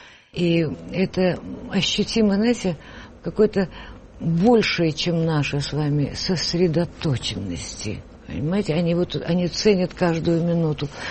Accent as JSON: {"language": "Russian", "town": "Hlukhiv", "region": "Sumy Oblast", "country": "Ukraine", "said": "Я же из Сумской области, город Глухов. Это же на границе совсем."}